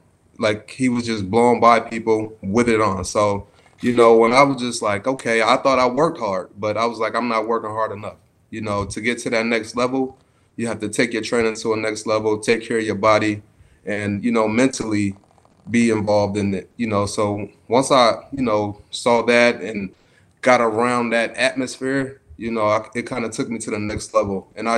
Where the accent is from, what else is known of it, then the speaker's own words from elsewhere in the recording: New York, United States; I'm a Giants. I'm from New York.